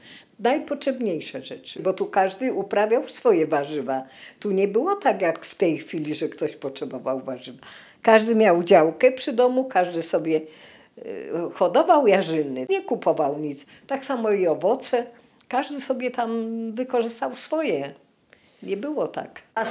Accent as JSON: {"language": "Polish", "town": "Bronowice", "region": "Lesser Poland", "country": "Poland", "tie": "born or raised there", "said": "Pochodzę z Bronowic, tu się urodziłam. W 37. tutaj się wychowałam, tutaj chodziłam do szkoły"}